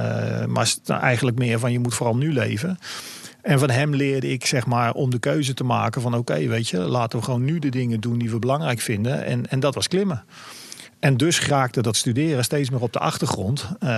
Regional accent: Netherlands; Dus nee, ik had zeker niet de illusie dat ik als Nederlander ooit de hoogste berg van de wereld zou beklimmen.

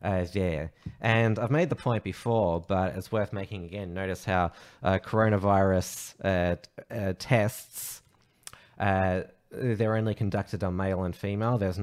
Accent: Victoria, Australia; 47 people in intensive care units nationwide because of the coronavirus in my home state of Victoria.

